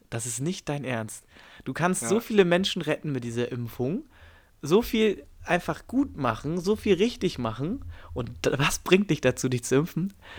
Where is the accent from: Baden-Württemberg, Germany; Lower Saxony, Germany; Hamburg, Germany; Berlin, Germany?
Hamburg, Germany; Hier in Hamburg kriegt man das kriegt man auch ein bisschen mit, aber eigentlich ist man ja ein richtig, richtiges norddeutsches Kind hier.